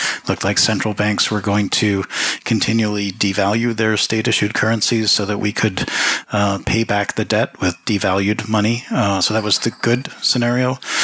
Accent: Toronto, Ontario, Canada; So I grew up in Toronto.

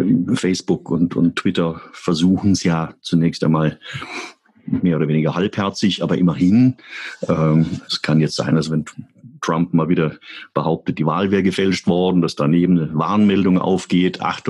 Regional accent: United States; German is a second language; ich bin Amerikaner und wir Amerikaner haben ein anderes Verhältnis zur Meinungsfreiheit.

